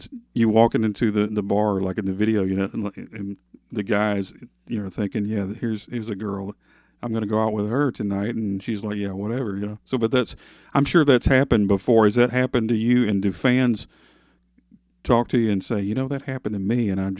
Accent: Alabama, United States; You know, and I'm from Alabama, you know

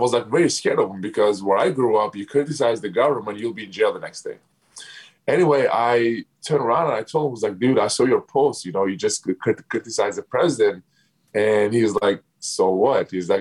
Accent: Turkey; also born or lived in Switzerland; now in United States; You know, I'm born in Switzerland. I grew up in Turkey and I pretty much like lived in America.

